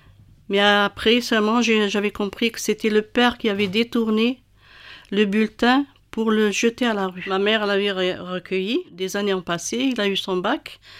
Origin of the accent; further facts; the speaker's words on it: Oran, Oran Province, Algeria; moved away as an adult; now in France; Je viens d'Algérie, d'Oran.